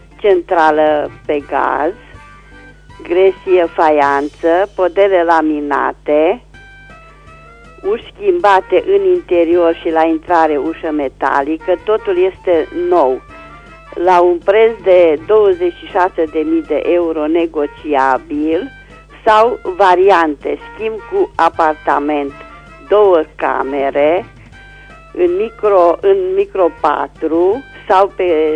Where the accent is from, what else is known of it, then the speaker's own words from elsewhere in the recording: Reșița, Caraș-Severin, Romania; sunt din Reșița